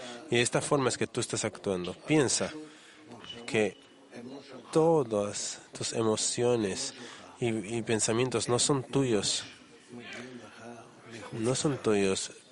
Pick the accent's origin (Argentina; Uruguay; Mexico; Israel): Israel; Yokneam, Northern District; soy de Yokneam.